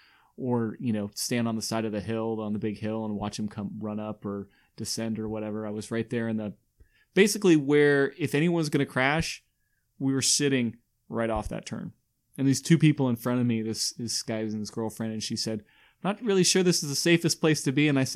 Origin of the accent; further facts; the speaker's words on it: Reno, Nevada, United States; So for me, it was really cool to see a big time event come to my hometown.